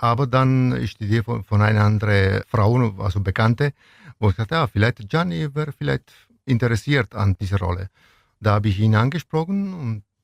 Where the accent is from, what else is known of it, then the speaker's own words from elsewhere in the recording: Venosa, Basilicata, Italy; now in Ulm, Germany; seit ich in Ulm war, habe ich immer diese Hintergedanken. Ich möchte irgendwann diese Tradition von meiner Stadt Venosa nach Ulm und Neu-Ulm bringen.